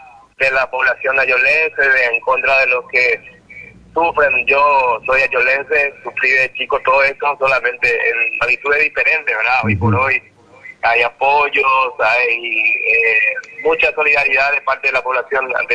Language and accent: Spanish; Paraguay; como paraguayos que somos